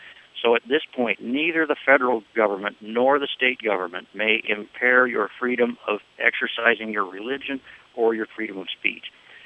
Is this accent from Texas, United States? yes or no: no; Omaha, Nebraska, United States; I was born and raised in Omaha. I raised my own children in Omaha. But 10 or 12 years ago, my wife and I discovered Iowa.